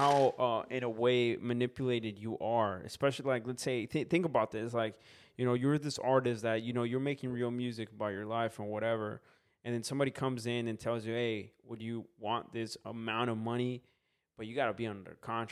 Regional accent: Minnesota, United States; Dude, I'm from Minnesota.

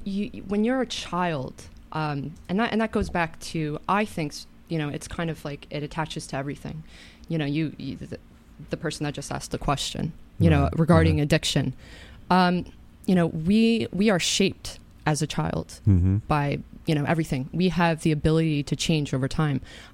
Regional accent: Katonah, New York, United States; I grew up in Katona.

